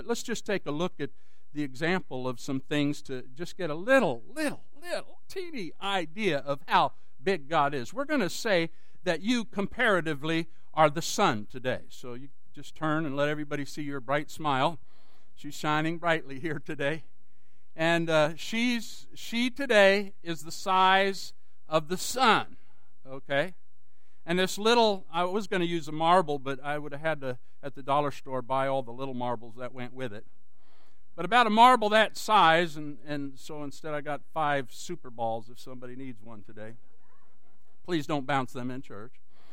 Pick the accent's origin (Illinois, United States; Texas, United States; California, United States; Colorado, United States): Texas, United States; Dallas; I was taught growing up in Dallas when the Cowboys were winning all the time with Roger Staubach and Tom Landry